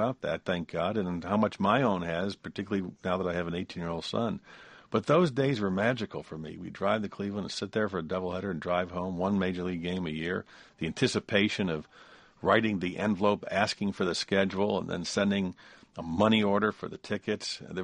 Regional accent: Ireland; So my life was very much intertwined with being Irish, being Catholic, John Kennedy being elected president

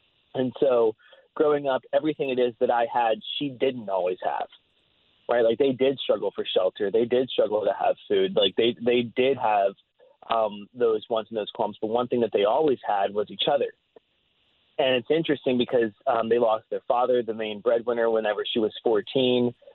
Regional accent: West Virginia, United States; But I grew up in the Eastern Panhandle of West Virginia, which is super close to D.C. and Baltimore. And for those of you who don't know, it's literally the very tip of the state.

